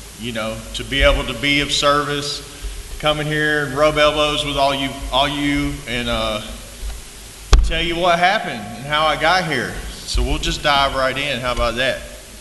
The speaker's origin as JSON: {"language": "English", "town": "Marietta", "country": "United States", "tie": "born or raised there", "said": "I was born and raised in Marietta. I had a pretty good childhood."}